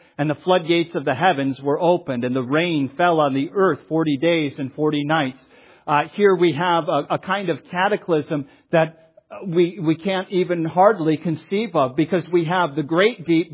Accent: Michigan, United States; 40 days of no sun. And I'm from Michigan.

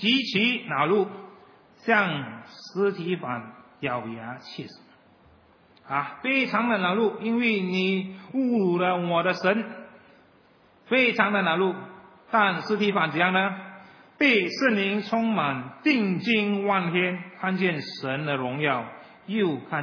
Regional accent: China; 我们不像我们中国人呢总结的长命百岁是最好的

